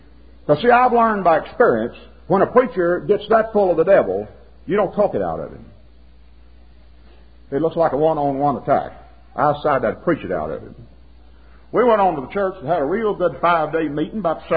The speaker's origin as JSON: {"language": "English", "region": "Southern United States", "country": "United States", "said": "I'm a Southerner. I have a special love for lost causes."}